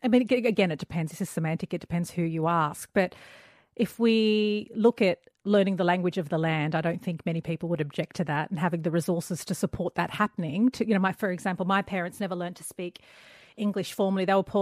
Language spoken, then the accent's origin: English; Sydney, New South Wales, Australia; where I grew up in Western Sydney and the Middle Eastern community